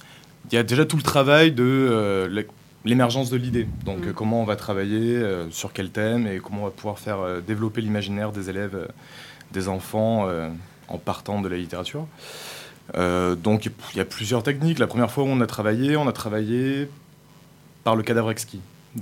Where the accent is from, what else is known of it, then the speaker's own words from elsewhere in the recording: Mende, Occitanie, France; also born or lived in Toulouse; Donc, je suis parti de Mende. Pardon. Je suis parti du lycée Chaptal à Mende. Je suis parti à Toulouse faire les Beaux-Arts.